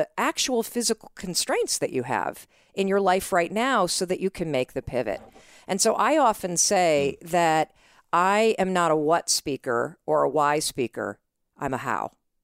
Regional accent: Michigan, United States; So I grew up in Western Michigan.

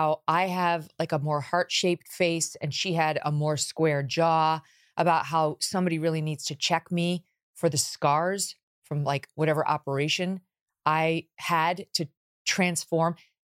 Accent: Syracuse, New York, United States; also born or lived in Illinois; some pictures of the young … in Syracuse, New York, where I grew up. I was born in Illinois. I moved to Illinois. Moved to Syracuse.

